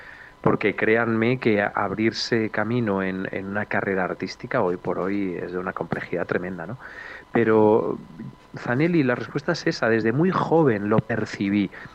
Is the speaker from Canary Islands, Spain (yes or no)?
no; Valencia, Valencian Community, Spain; Mi formación instrumental se originó en la tradición antigua, tradición de bandas de música de Valencia, que es de donde yo soy originario, y ya de muy niño tocaba la flauta travesera en una banda de música